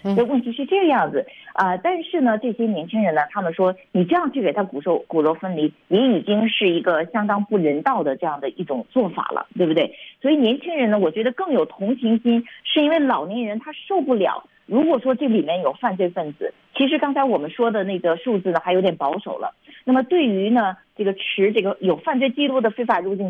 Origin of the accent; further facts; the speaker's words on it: United States; 就只能让我们美国人更加的担心